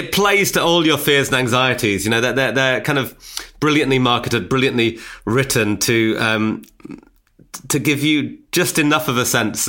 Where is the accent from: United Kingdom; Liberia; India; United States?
United Kingdom; Newcastle upon Tyne, North East England; We grew up in Newcastle and, like, he had a Geordie accent. I didn't have a Geordie accent.